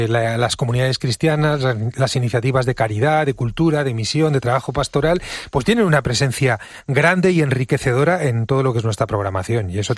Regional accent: Madrid, Community of Madrid, Spain; Yo soy un madrileño de pura cepa, pero con una raíz cántabra clarísima.

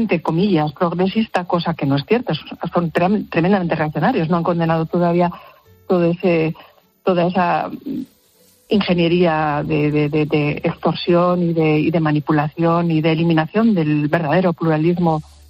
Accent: San Sebastián, Basque Country, Spain; now in La Rioja, Spain; Nosotros nos fuimos de San Sebastián, como tantos vascos se tuvieron que ir. Y sí, yo tengo un arraigo. Estoy muy, muy contenta en La Rioja, donde vivimos desde hace muchos años

